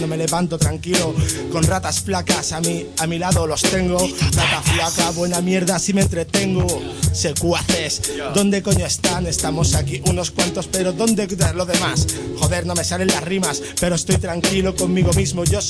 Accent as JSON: {"language": "Spanish", "town": "Sant Joan Despí", "region": "Catalonia", "country": "Spain", "lives_now": "Corbera de Llobregat, Spain", "said": "Yo soy MC de San Juan de Espiera. Ahora vivo en Corbera."}